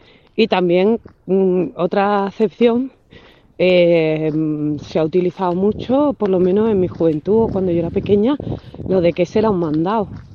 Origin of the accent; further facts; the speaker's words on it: Cádiz, Andalusia, Spain; Yo soy de Cádiz y sí que conocemos la palabra mandado y supongo que un montón de gente de Cádiz utilizará, en vez de recados ni nada de eso, mandado.